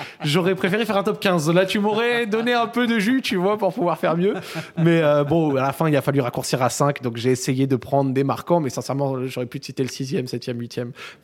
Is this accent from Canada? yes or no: no; Lyon, Auvergne-Rhône-Alpes, France; Et en tant que Lyonnais, c'est-à-dire que je suis né à Lyon